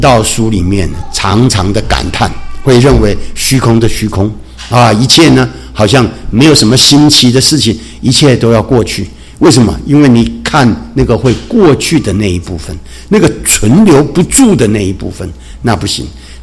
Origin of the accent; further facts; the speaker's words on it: China; 我们其实中国人讲的五福啊